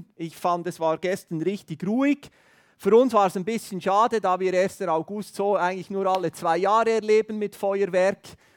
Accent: Thun, Bern, Switzerland; Wir sind Berner Oberländer, oder?

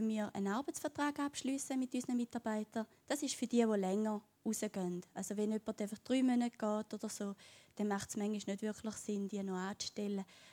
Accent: St. Gallen, Switzerland; auch wenn ich vom Ostblock von der Schweiz komme. Ich bin ursprünglich aus St. Gallen, gehe jetzt aber zu Winterthur arbeiten, wohne in Zweifelden, also bin ich hier im Thurgau und Zürich-Biet unterwegs.

